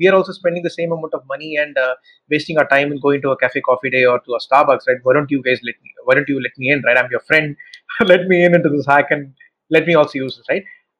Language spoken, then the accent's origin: English; Chennai, Tamil Nadu, India; English is a second language; I'm from Chennai